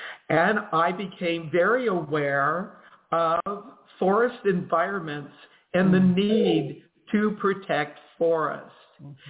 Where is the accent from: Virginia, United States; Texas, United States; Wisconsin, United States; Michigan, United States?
Virginia, United States; I grew up in Northern Virginia in the Washington, D.C. metropolitan area.